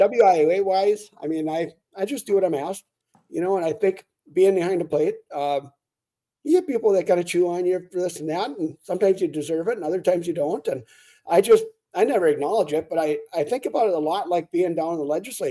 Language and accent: English; Grantsburg, Wisconsin, United States; born or raised there